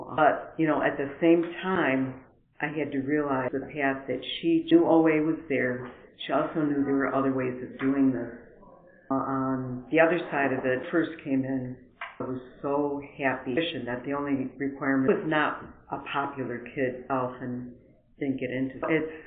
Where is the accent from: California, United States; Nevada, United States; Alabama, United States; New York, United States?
New York, United States; Orchard Park; from Orchard Park, New York. If you don't know where that is, it's sort of close to Buffalo, not too far from the Canadian border.